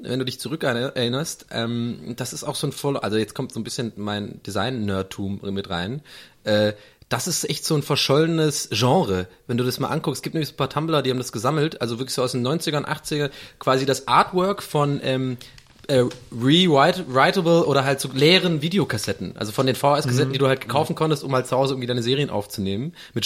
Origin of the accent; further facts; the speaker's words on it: Tübingen, Baden-Württemberg, Germany; immer auf dem Weg zur Schule. War nämlich ein, bei uns in Tübingen so ein Computerladen